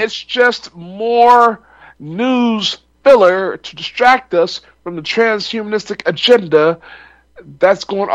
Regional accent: Texas, United States; I know what it's like being a Texan, and you have the border towns

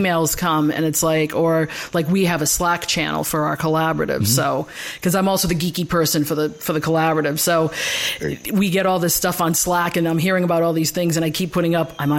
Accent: Azores, Portugal; I'm from the Azores. I have fishmongers and farmers.

